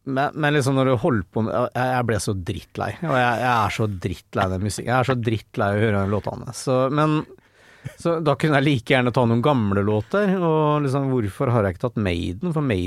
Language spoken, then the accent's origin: Norwegian; Trosvik, Østfold, Norway; de fra Trossvik der jeg bodde, de likte